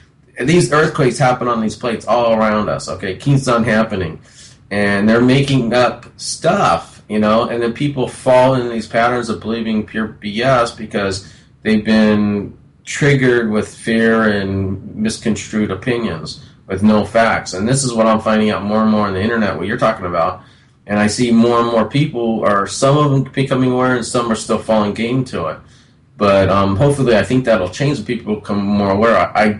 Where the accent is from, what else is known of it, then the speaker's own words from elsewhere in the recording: California, United States; I grew up and lived in California all my life.